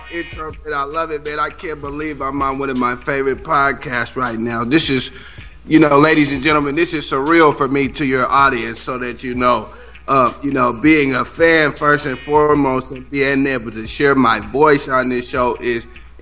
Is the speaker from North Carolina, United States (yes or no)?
no; Seattle, Washington, United States; Oh, yeah, ladies and gentlemen, to your audience, I'm from Seattle, Washington.